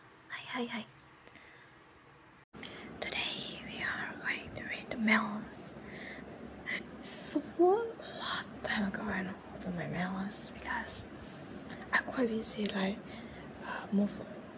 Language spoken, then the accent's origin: English; Malaysia; Yeah, I'm Asian, dude. I'm from Malaysia. Yeah. I don't think you probably hear my country names. It's Malaysia.